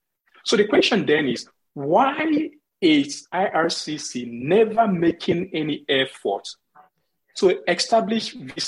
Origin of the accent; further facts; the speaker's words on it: Nigeria; I mean, I'm not just saying this as a Nigerian, I've spent years studying this.